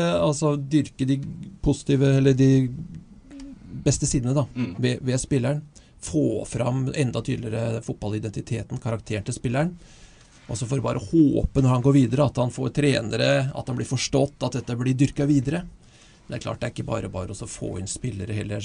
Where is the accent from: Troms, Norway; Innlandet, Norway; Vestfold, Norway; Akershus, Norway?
Vestfold, Norway; Sem; jeg vokste opp på Sem.